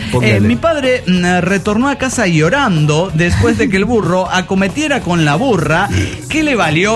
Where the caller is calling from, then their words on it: Zapopan, Jalisco, Mexico; de Zapopan, Jalisco.